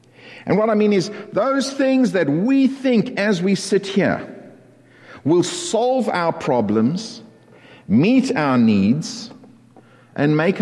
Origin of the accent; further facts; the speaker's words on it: South Africa; now in Canada; I'm a South African and a Canadian, which is somewhat of a unique blend, so that now I'm not quite an entirely South African, but I'm certainly not quite an entirely Canadian either.